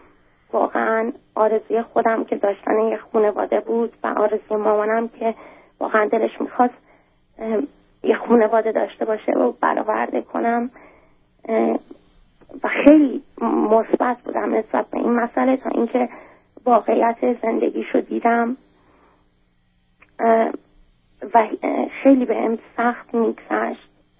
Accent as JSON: {"language": "Persian", "country": "Iran", "moved": "yes", "said": "تمام خانواده مادری من که باهاشون خیلی نزدیک هستم خارج از ایران به سر می بردن و با کمک اونا من از ایران بیرون اومدم."}